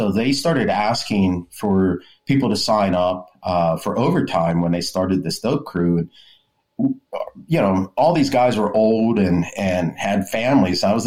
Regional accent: McKeesport, Pennsylvania, United States; I mean, it never, like where I grew up in McKeesport was pretty bad. I mean, it was always one of the worst towns in Pennsylvania.

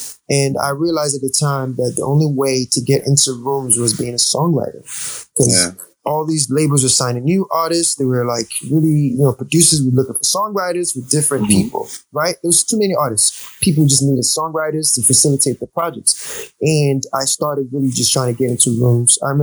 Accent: Lagos, Nigeria; growing up in Lagos, just having that culture, the musical aspect of it, just being introduced to African music first, Fuji music first

